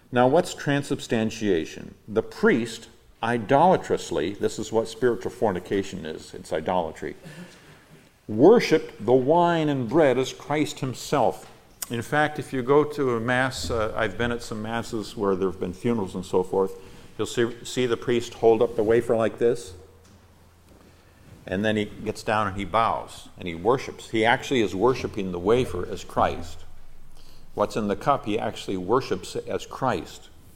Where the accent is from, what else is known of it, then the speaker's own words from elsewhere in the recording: Nigeria; English is a second language; So I grew up in Nigeria, West Africa, where the Africans often would have idols